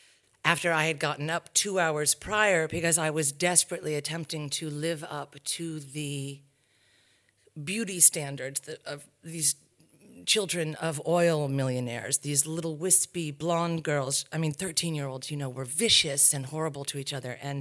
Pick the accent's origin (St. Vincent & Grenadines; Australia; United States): United States; New England; born there; I was born in New England, in a small New England, very bucolic, beautiful New England town, prep school.